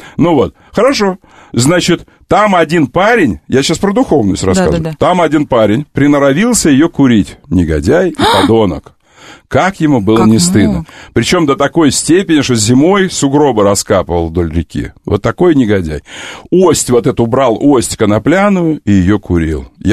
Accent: Kerch, Crimea, Ukraine; можно я скажу за крымчан, что я крымчанин? Вы же знаете, что я из Керчи.

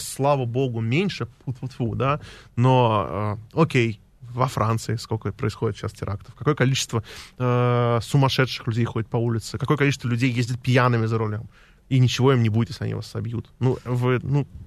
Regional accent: Moscow, Russia; born there; В этот дом мы переехали в 70 каком-то году, не помню, в 6-м, что ли, когда это был последний дом в Москве

